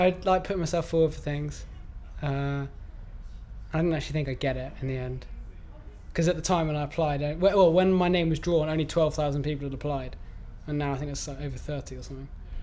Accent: Camberwell, London, United Kingdom; I was born in Camberwell, lived in the same house for 17 years. We spent a lot of time down in Cornwall.

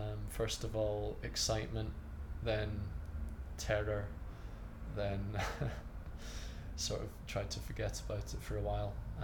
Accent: Scotland, United Kingdom; I'm 29 years old, almost 30, and I'm from Edinburgh. I grew up in the Highlands and based myself in Edinburgh and work between Edinburgh and London.

